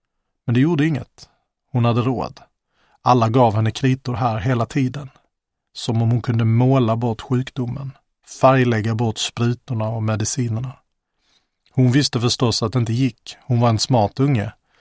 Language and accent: Swedish; Helsingborg, Skåne, Sweden; Det här är första gången jag berättar en historia som utspelar sig i Helsingborg, där jag växte upp.